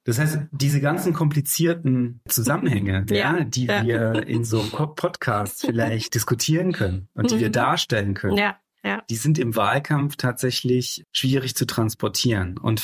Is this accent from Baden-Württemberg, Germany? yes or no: yes; Pforzheim, Baden-Württemberg, Germany; In meiner Heimatstadt, zum Beispiel Pforzheim, gab es einen riesigen Strukturwandel in der Schmuckindustrie.